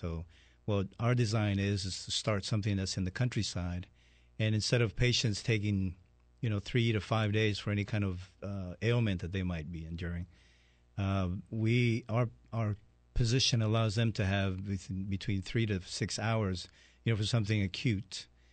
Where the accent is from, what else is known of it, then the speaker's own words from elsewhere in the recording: Canada; Even though I'm a Canadian and studied in the U.S. undergraduate, I actually went through the medical program and training in Honduras, Central America.